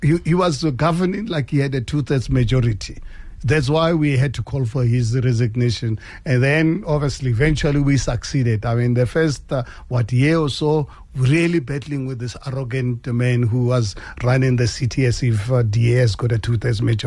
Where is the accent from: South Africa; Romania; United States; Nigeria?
South Africa; Temba, Gauteng; As you are aware, I come from Amanskraal, Temba, and I look at on Ramosi, that village.